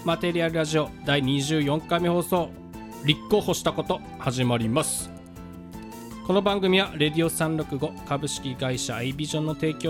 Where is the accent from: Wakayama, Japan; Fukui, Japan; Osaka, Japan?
Fukui, Japan; なんかね、俺の地元ではね、今福井では